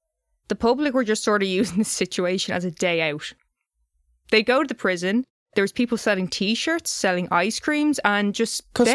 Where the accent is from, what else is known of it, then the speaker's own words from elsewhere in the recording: Ireland; I'm saying crack because I'm Irish, all right?